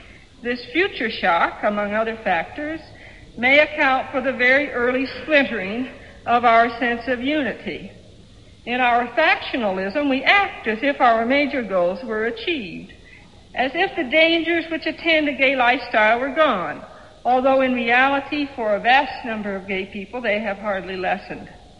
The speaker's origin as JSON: {"language": "English", "region": "Kentucky", "country": "United States", "said": "There is a young woman who has been in jail for almost a year in my home state of Kentucky."}